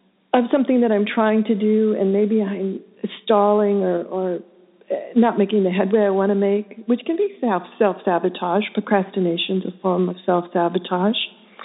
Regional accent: Pacific Northwest, United States; I come from the Pacific Northwest where we call them filberts.

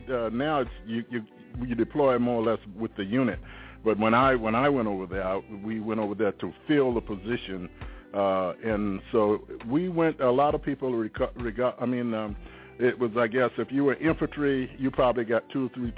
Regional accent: Savannah, Georgia, United States; Okay. I'm originally from Savannah, Georgia.

